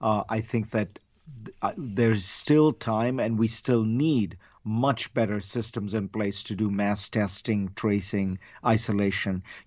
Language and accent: English; India; I grew up in India